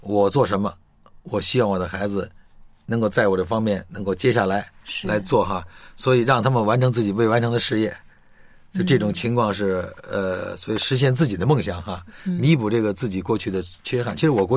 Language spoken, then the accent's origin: Chinese; China; 一个是我们中国人，我相信台湾、香港上都有这种